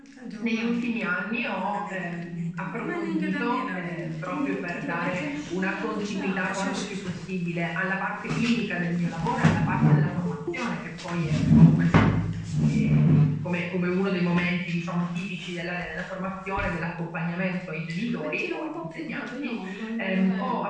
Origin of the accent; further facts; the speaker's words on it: Sicily, Italy; now in Brescia, Italy; Il mio accento vi fa chiaramente capire che io arrivo dall'altro lato dell'Italia, quindi dalla Sicilia, ormai da più di 10 anni che sono a Brescia